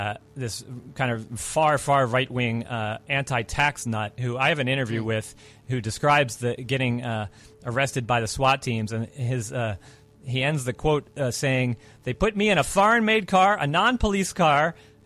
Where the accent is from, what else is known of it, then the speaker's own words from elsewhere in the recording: Tampa, Florida, United States; I came from Tampa, Florida, and where there at one point were seven pirate stations that had a meeting in a church.